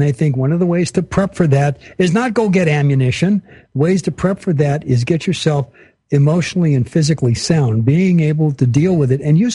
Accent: Los Angeles, California, United States; I grew up in a world that was nothing like this. And I'm from the Los Angeles area.

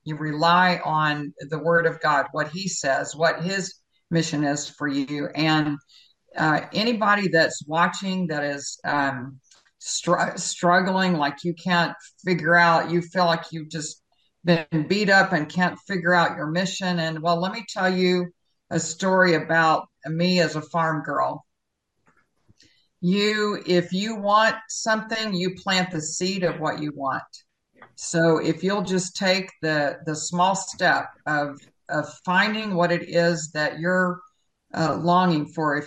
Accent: Texas, United States; Yes, I was raised in Texas.

